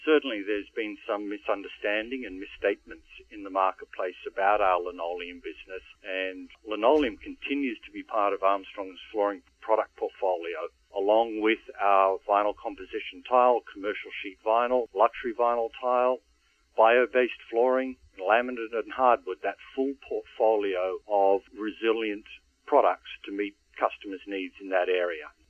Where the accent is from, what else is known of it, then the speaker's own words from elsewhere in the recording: Australia; now in United States; I actually started with Armstrong in Australia, which is my home country, but have been resident and living in the US for the last 15 years